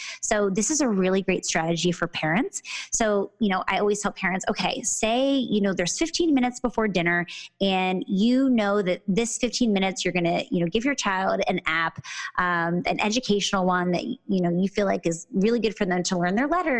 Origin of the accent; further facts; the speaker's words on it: Pennsylvania, United States; moved away as an adult; now in Los Angeles, United States; I'm from the East Coast originally in Pennsylvania. And about 4 years ago, I moved to LA and I started a practice.